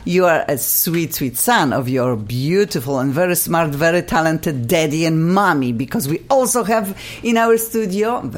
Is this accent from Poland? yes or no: yes; Poland; English is a second language; I'm from Poland, and of course we love Russian people.